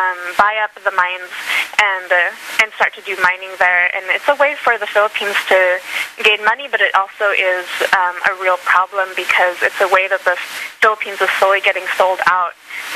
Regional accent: Seattle, Washington, United States; And I'm specifically from Seattle.

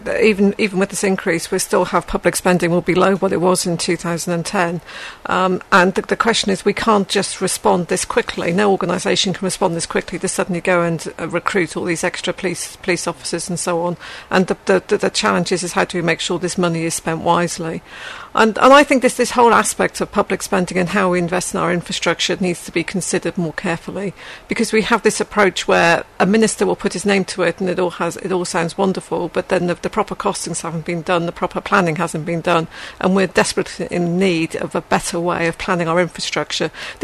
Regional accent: Portishead, South West England, United Kingdom; I come from Portishead.

